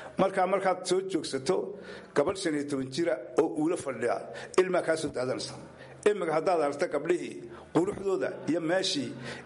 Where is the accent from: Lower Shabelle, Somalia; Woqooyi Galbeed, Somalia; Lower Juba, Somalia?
Woqooyi Galbeed, Somalia; Gobka Daarimo; born there; waxaan ku dhashay Gobka Daarimo Saari dhexdeeda, waa meel Gabeel u jirta 12 kilomitir.